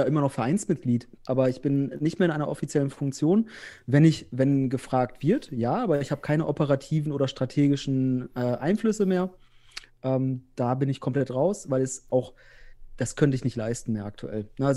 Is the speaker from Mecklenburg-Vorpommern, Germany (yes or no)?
no; North Rhine-Westphalia, Germany; now in Osnabrück, Germany; Nee, ich komme aus Westfalen. Ja, nee, ich wohne ja im nördlichsten Zipfel Westfalens, im früheren nördlichsten Zipfel in Osnabrück und bin aber beruflich in Bielefeld tätig